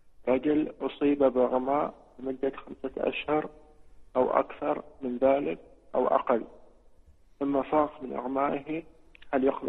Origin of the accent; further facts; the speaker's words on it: Algeria; بالنسبة للبرنوس كما يسمى عندنا بالجزائر